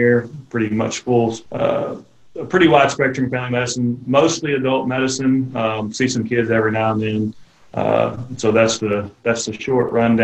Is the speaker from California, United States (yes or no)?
no; Stuttgart, Arkansas, United States; now in Conway, United States; I grew up in Arkansas, Stuttgart, Arkansas, actually, and then came to UCA because it was close to home, and then kind of fell in love with Conway